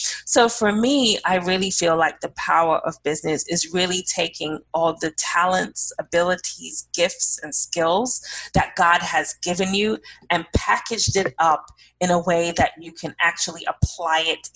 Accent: London, United Kingdom; I fall in the category of growing up in the faith. I grew up in London, England

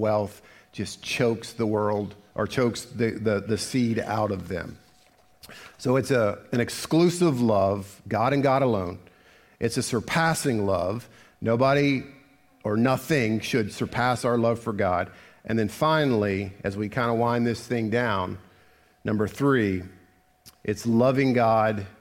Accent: Virginia, United States; Now, the correct pronunciation is Demas, but I'm a hillbilly from Virginia, so Demas.

